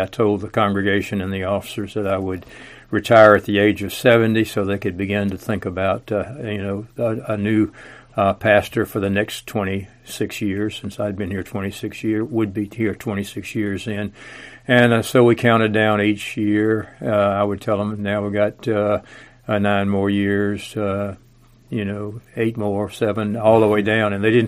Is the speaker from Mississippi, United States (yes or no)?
no; New Orleans, Louisiana, United States; born there; And even though I was born in New Orleans, next door to the house where Jefferson Davis died, and in many ways a Southern partisan